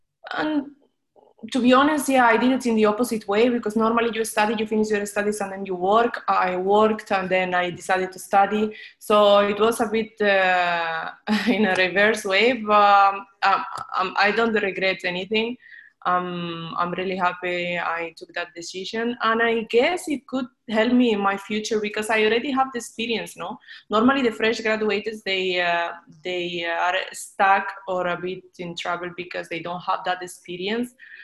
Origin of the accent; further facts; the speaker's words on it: Spain; moved away as an adult; now in UAE; I'm from Spain. I'm 25 years old, living in UAE